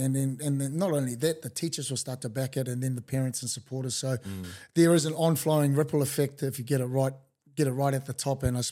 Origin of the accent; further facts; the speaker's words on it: Ōtara, Auckland, New Zealand; also born or lived in Tonga; So actually born in Tonga. Yep. I was born in Tonga, but pretty much grew up in Ōtara since I was two.